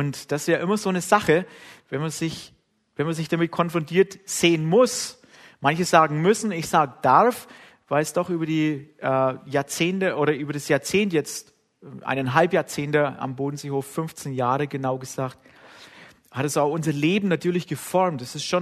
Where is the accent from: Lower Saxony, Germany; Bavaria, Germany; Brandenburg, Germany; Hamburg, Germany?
Bavaria, Germany; accent: Franconian; Mein Deutsch ist auch kein Schriftdeutsch. Mein Deutsch ist ein fränkisches Deutsch. Die Schweizer haben den Franken und ich bin ein Franke.